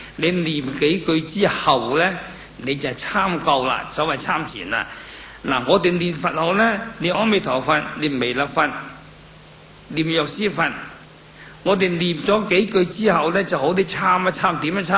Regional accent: China; 有我哋中国人类历史来几千年来历朝嘅皇帝有边一个存在？

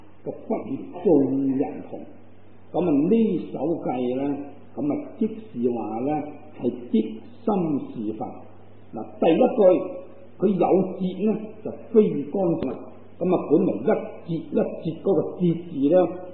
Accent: China; 根据我哋中国人写字嗰种嘅方式咧

